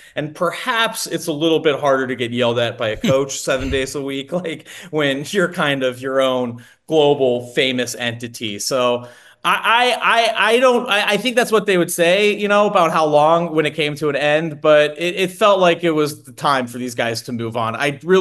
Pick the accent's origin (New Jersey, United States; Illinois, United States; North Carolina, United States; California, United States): California, United States; Los Angeles; I grew up in Los Angeles in the late 90s, I honestly didn't really grow up rooting for an NFL team just because I didn't have one.